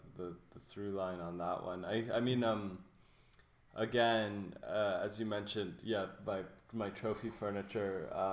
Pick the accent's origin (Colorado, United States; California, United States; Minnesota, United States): California, United States; Los Angeles; because in fact I was born in Los Angeles, I went to school in Los Angeles